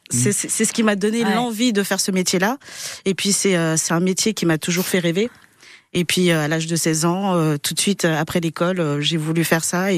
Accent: Madagascar; Je viens de Madagascar et du coup on a beaucoup de cultures justement différentes

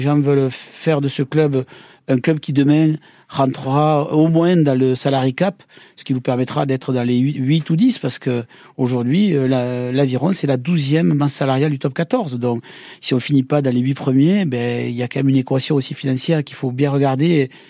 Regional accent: Lourdes, Occitanie, France; Je suis de Lourdes

